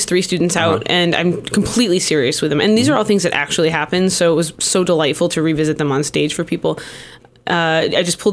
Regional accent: United States; It's definitely something that, as an American, I really can't.

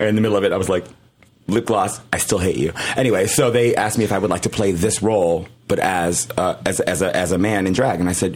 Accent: Virginia, United States; I'm from Virginia, yeah.

